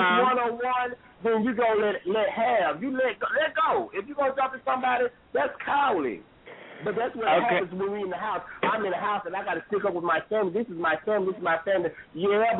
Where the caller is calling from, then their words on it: Georgia, United States; And I'm calling from Georgia.